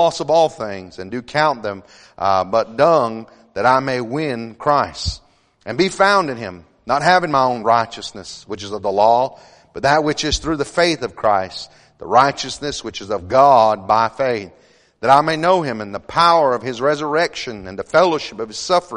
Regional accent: United States; You can't tell I'm Navajo Indian. Amen. Full-blooded Navajo Indian.

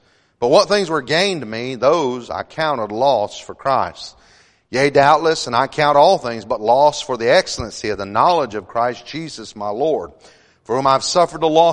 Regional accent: United States; You can't tell I'm Navajo Indian. Amen. Full-blooded Navajo Indian.

